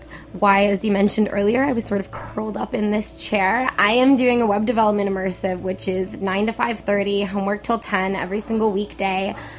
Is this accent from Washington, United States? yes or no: no; San Francisco, California, United States; now in New York, United States; I'm from San Francisco.